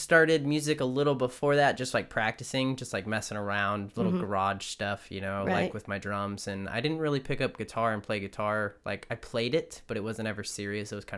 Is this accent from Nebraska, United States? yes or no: no; Potwin, Kansas, United States; also born or lived in Oklahoma; I grew up in a small town of Potwin, Kansas, about 400 people.